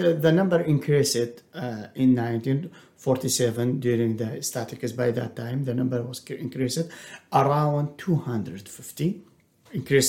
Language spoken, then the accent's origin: English; Erbil, Kurdistan Region, Iraq; I'm from Erbil. I mean Kurdistan of Iraq. I was born in 1989